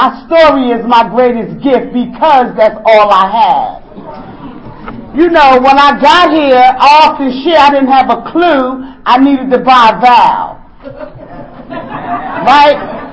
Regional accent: Newark, New Jersey, United States; I'm from Newark, New Jersey.

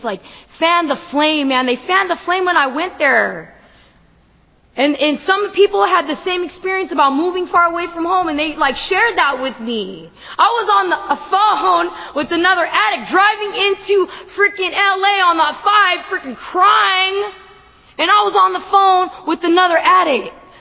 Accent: Stockton, California, United States; now in Long Beach, United States; And so I'm actually from Stockton, but I just moved 3 months ago to Long Beach, which is like in Southern California, which is like 5 hours away from my house.

